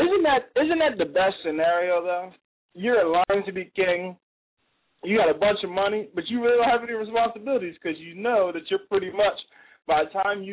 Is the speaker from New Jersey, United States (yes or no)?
yes; New Jersey, United States; I mean, you're in Jersey, yo. I love Jersey. I'm from Jersey. But I wouldn't go in that water, yo.